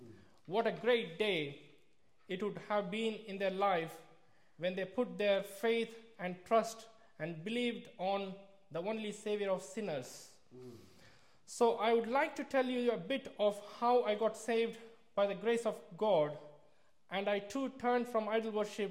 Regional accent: South India, India; born there; English is a second language; I was born in South India. We were not well off, but my parents provided for me and my younger brother. The town I grew up was full of Hindus.

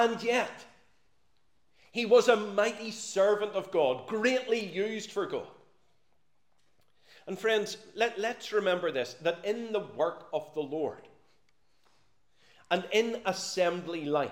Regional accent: Northern Ireland, United Kingdom; Now, I know I'm from Northern Ireland, and I will talk about we this and we

